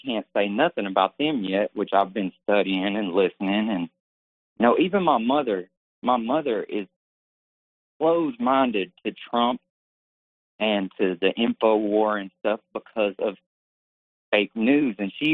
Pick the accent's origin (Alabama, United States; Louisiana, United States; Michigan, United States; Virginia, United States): Alabama, United States; I went to a rehab in Alabama. I'm from Alabama and got off of fentanyl and meth.